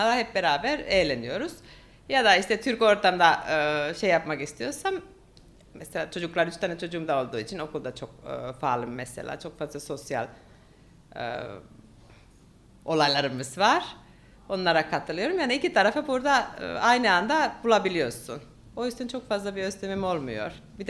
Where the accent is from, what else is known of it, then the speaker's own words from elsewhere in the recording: Finland; Turkish is a second language; now in Alanya, Turkey; Ben Finli olarak dans ediyorum o grubun içinde.